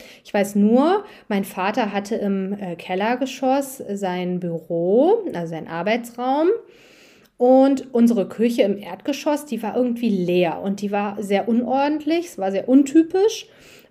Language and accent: German; North Rhine-Westphalia, Germany; Also ich bin in Nordrhein-Westfalen aufgewachsen. Meine Eltern haben ein Haus mit großem Garten in der Nähe von Düsseldorf gehabt. Wir haben da alleine gewohnt, also ich bin Einzelkind